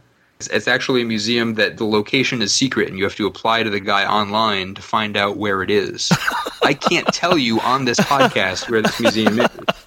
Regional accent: East Greenwich, Rhode Island, United States; What I take my friends to, because I grew up in East Greenwich, is I would go down the street to Hilltop Creamery

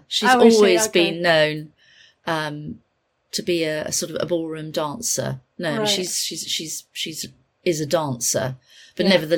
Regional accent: England, United Kingdom; I'm English, and I don't actually know some of those words that they're firing at me.

